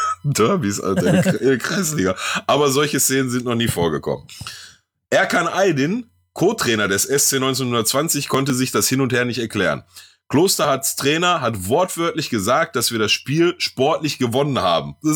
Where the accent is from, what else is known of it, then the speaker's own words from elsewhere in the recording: North Rhine-Westphalia, Germany; Ganz normale Stadtmeisterschaft bei uns im Ruhrgebiet.